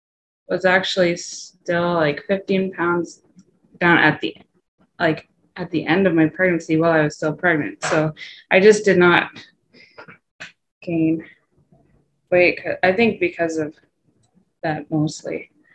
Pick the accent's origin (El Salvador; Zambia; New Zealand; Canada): Canada; moved away as an adult; now in Wisconsin, United States; I am originally from Canada, but I currently live in Wisconsin.